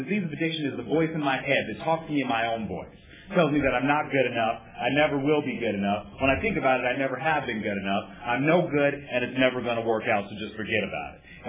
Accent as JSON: {"language": "English", "town": "Los Angeles", "region": "California", "country": "United States", "said": "I'm from Los Angeles, and my mom lived in predominantly white neighborhoods in Los Angeles, and my dad lived in Watts, L.A."}